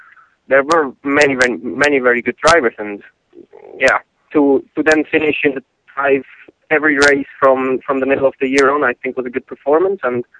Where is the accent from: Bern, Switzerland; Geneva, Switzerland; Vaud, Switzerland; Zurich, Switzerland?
Bern, Switzerland; first language German; English is a second language; I'm from the German-speaking part of Switzerland, so my mother tongue is actually German. I'm from there.